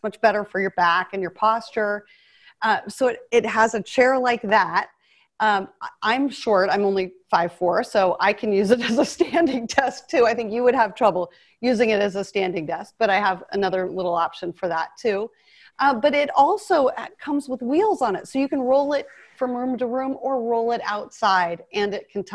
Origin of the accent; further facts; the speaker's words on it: Alaska, United States; I'm from Alaska. We're going up there in a few weeks for a month to spend the summer.